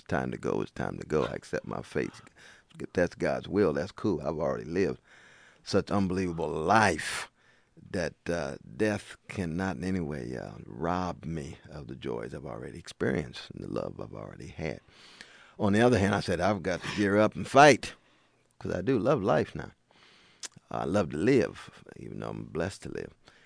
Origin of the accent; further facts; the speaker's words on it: Sacramento, California, United States; And here I'm from Sacramento, California. I'm very kind of comfortable in my skin.